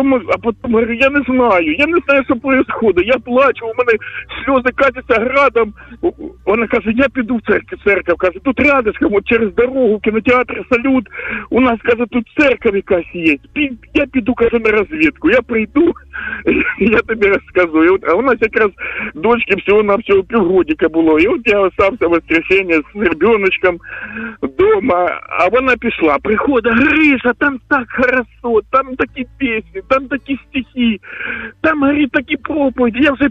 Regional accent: Kharkiv, Kharkiv Oblast, Ukraine; Я з Харкова, і я вже більше 25 років вже як во Христі Ісусі нахожусь.

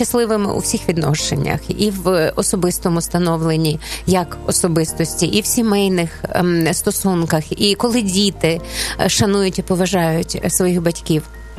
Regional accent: Zalishchyky, Ternopil Oblast, Ukraine; born there; Тому що я народилася на заході України. Це Заліщики, Тернопільська область. І це такий особливий край.

